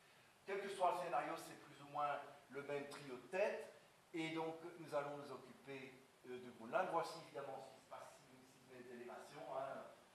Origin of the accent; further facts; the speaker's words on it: Belgium; je suis belge d'origine, donc je le maintiens.